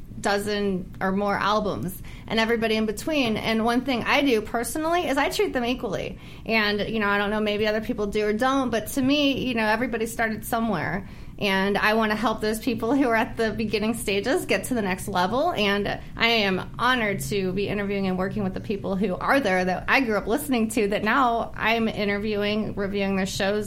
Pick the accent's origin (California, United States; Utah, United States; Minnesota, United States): California, United States; Hollywood; from Hollywood.